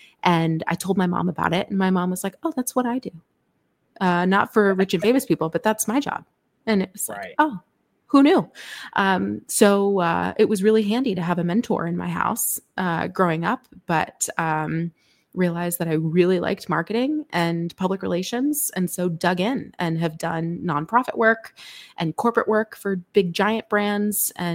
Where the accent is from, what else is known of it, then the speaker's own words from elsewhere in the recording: Georgia, United States; I grew up in North Georgia in this super fun suburb with about 1 billion other kids.